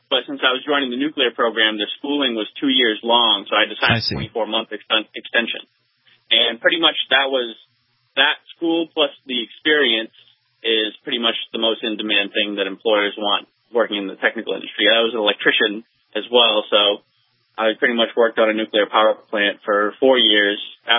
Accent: New Hampshire, United States; I'm originally from New Hampshire. I graduated out of Nashua High, and I ended up getting stationed in San Diego

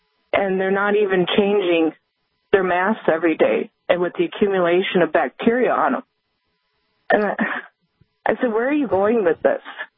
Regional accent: St. Paul, Minnesota, United States; so I grew up down in the Twin Cities in St. Paul

